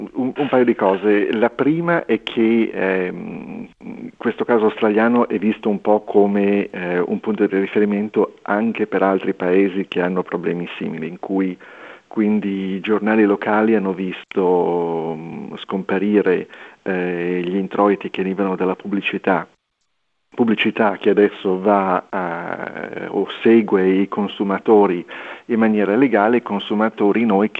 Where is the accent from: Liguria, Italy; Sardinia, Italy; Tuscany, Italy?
Liguria, Italy; da ligure non ho problemi.